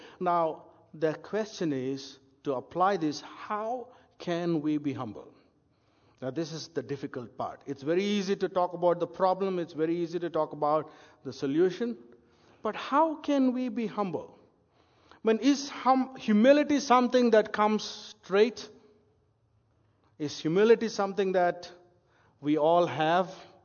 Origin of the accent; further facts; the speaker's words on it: India; I'm from India, and you know, Jesus came to this world about 2,000 years ago, right? So our family has been, as far as I know, we are Christians from four generations.